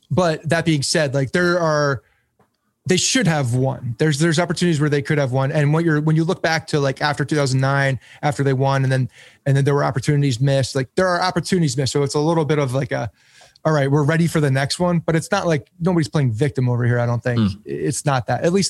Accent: New Jersey, United States; Like it was very divided between Devils and Rangers growing up in North Jersey.

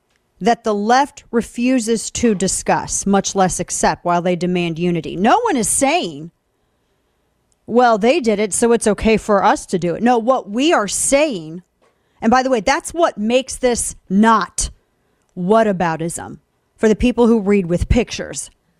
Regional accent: St. Louis, Missouri, United States; In my hometown in St. Louis, when they had riots, and this was Antifa and Black Lives Matter together, buildings were getting burned.

